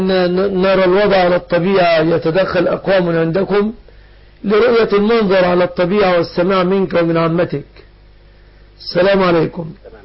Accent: Egypt; بلادنا مصر

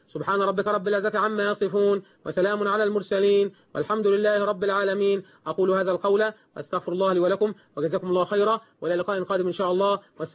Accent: Egypt

